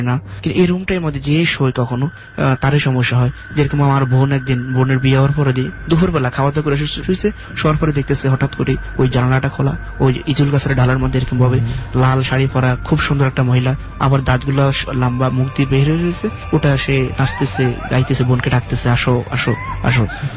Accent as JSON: {"language": "Bangla", "town": "Chandpur", "region": "Chittagong Division", "country": "Bangladesh", "tie": "born or raised there", "said": "আমার দেশের বাড়ি চাঁদপুর"}